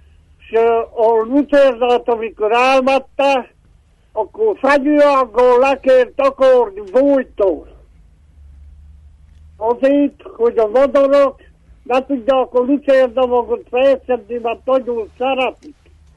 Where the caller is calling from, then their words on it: Miercurea Ciuc, Harghita, Romania; Én Csíkszeredából vagyok.